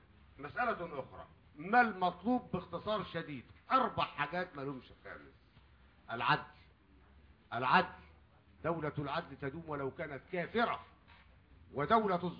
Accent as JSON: {"language": "Arabic", "country": "Egypt", "said": "انني كمصري مسلم ليبرالي"}